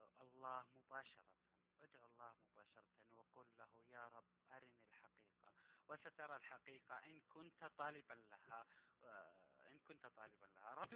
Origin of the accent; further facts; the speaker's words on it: Saudi Arabia; أنا طبعا من السعودية، فتعرفون الجو المغلق في السعودية لا يسمح لك أن تقرأ أو أن ترى أو أن تسمع غير